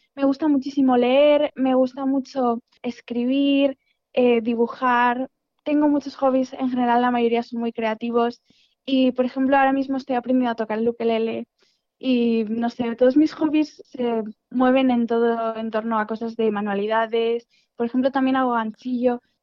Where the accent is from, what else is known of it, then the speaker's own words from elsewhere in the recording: Pola de Laviana, Asturias, Spain; entreno 6 días a la semana, 4 en la piscina de mi pueblo de Pola de la Viana, 1 en Oviedo